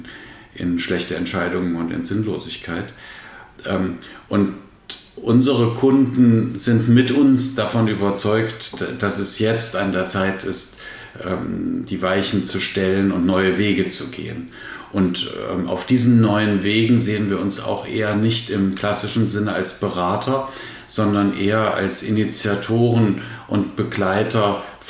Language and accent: German; Kassel, Hesse, Germany; ich komme aus Kassel.